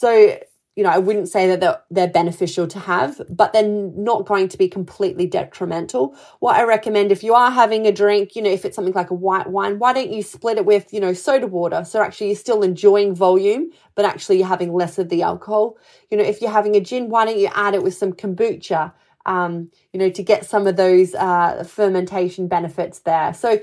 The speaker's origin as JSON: {"language": "English", "country": "Australia", "said": "I'm Australian"}